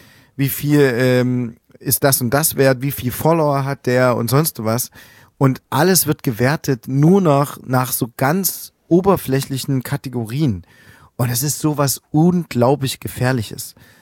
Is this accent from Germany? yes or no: yes; Plauen, Saxony, Germany; Ich komme aus Plauen und Sascha aus Zwickau, da gab's nichts.